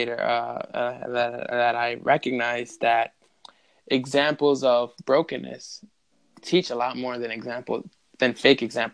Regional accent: Brooklyn, New York, United States; It was in Brooklyn too, because I was born and raised in Brooklyn.

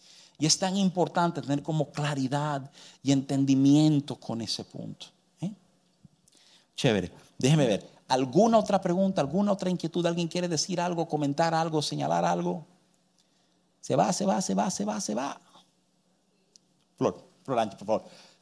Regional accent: United States; first language English; Spanish is a second language; me crié en los Estados Unidos y que el inglés es mi idioma nativo.

